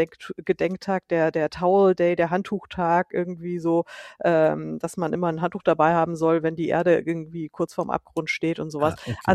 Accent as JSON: {"language": "German", "town": "Munich", "region": "Bavaria", "country": "Germany", "tie": "born or raised there", "said": "ich komme eigentlich ja nicht aus Frankfurt, sondern aus München. Ich bin eine gebürtige Münchnerin"}